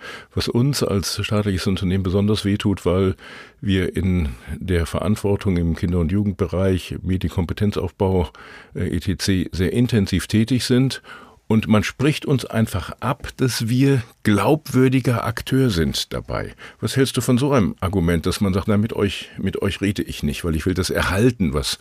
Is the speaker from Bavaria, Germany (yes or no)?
no; North Rhine-Westphalia, Germany; born there; Ich bin mit Leib und Seele ein Mensch aus dem Ruhrgebiet, da geboren und am Rande wohnend und lebend.